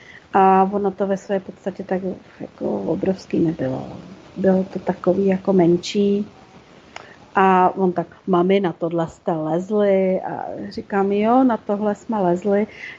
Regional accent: Plzen, Plzeň Region, Czechia; ukázat u nás na dvoře v Plzni, odkud pocházím, ty stromy, na který jsme lezli

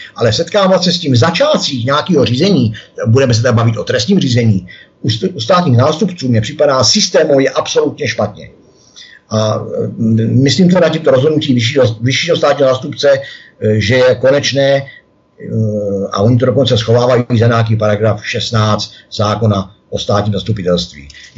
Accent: Mělník, Central Bohemian Region, Czechia; protože jsem mraveneček z Mělníka

